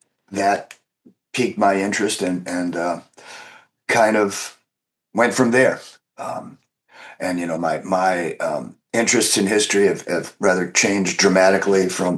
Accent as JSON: {"language": "English", "region": "New York", "country": "United States", "tie": "born or raised there", "moved": "as an adult", "lives_now": "Virginia, United States", "said": "Actually, I grew up in New York and then went to Virginia to go to college."}